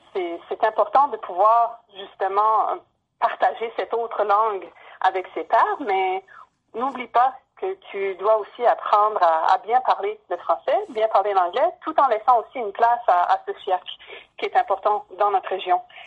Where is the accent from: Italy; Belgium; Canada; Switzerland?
Canada; New Brunswick; j'ai grandi au Nouveau-Brunswick, dans un petit village côtier sur la côte est, où d'un côté j'avais une communauté francophone, d'un autre côté une communauté anglophone. Moi j'étais un peu entre les deux. J'ai appris les deux langues très jeune.